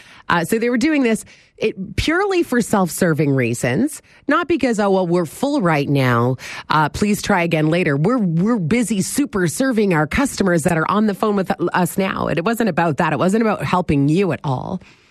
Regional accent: Canada; it's so infuriating as a taxpayer, as a Canadian.

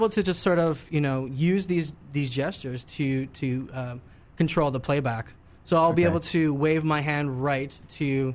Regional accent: Montreal, Quebec, Canada; now in Kitchener, Canada; I'm from Montreal. I moved to KW fairly recently.

